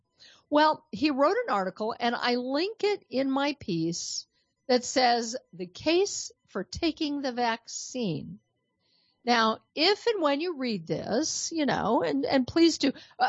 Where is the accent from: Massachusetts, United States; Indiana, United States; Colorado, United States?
Colorado, United States; Denver; moved away as an adult; now in Texas, United States; There is a talk show host out of Denver, Colorado, which is not only my hometown, but one that I did a lot of radio in before I moved off to Texas.